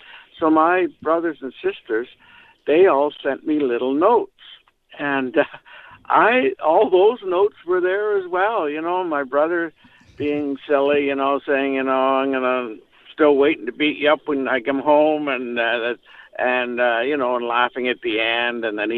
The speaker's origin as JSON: {"language": "English", "town": "Toronto", "region": "Ontario", "country": "Canada", "said": "But I'm from Toronto originally"}